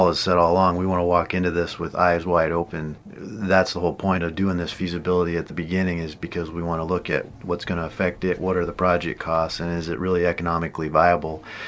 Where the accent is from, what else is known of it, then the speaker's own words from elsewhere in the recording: Montana, United States; I mean, my company, I'm from Montana, and we've done probably 120 of these